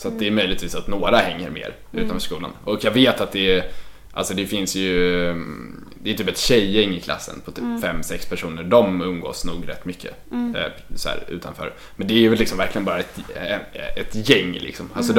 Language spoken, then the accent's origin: Swedish; Sweden; jag kommer från Sverige och känner ingen här typ.